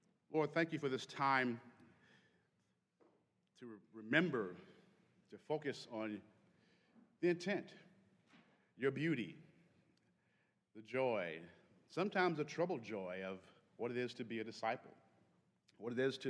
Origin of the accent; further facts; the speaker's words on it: Georgia, United States; I'm not an Alabama fan. I was from Georgia, but you know, politically.